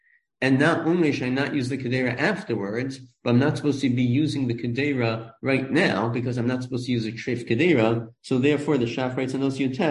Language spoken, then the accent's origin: English; Five Towns, New York, United States; I grew up in the Five Towns, right?